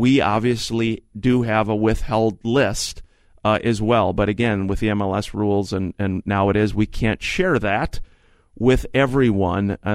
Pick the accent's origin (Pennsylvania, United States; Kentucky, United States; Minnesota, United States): Minnesota, United States; New Prague; She bought the home that we grew up in down in New Prague